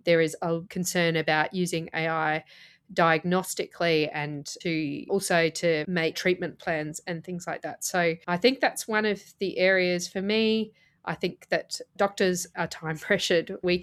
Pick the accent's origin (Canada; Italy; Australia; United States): Australia; Adelaide, South Australia; I'm from Adelaide in South Australia